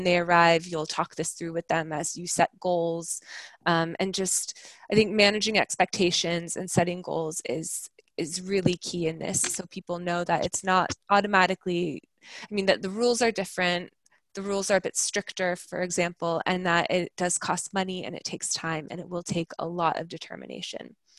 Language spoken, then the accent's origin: English; United States; I'm from America, where we drive on the same side as Syria.